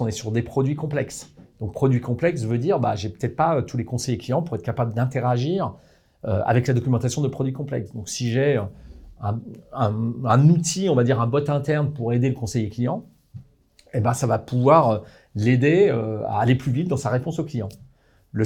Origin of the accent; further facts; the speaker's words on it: Auvergne-Rhône-Alpes, France; je suis savoyard, donc je peux le dire